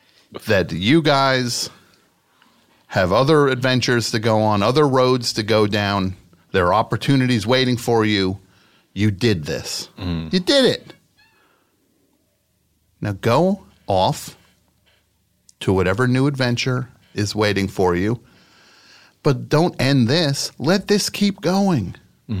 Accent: New Jersey, United States; I'm from New Jersey.

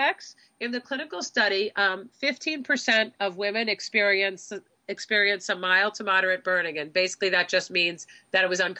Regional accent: Southfield, Michigan, United States; born there; I was actually born in Southfield.

